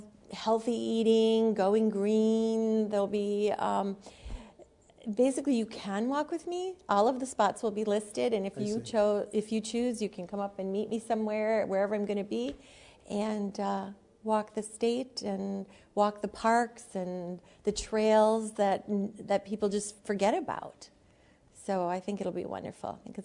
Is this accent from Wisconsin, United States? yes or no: yes; Milwaukee, Wisconsin, United States; Milwaukee. I was born and raised in Milwaukee.